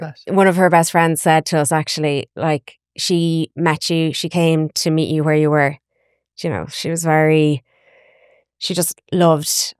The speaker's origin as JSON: {"language": "English", "town": "Mountmellick", "region": "Leinster", "country": "Ireland", "tie": "born or raised there", "said": "I'm from Laois, yeah. I grew up in Mount Mallock, outside Mount Mallock, and I'm now back in Laois after studies and Dublin. And so I'm back in Kilnard in Laois."}